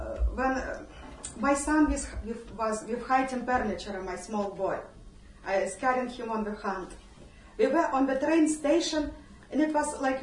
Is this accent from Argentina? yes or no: no; Ukraine; born there; English is a second language; In 2007, just I was born in Ukraine and my dad lived in Ukraine or my mom lived in Moscow.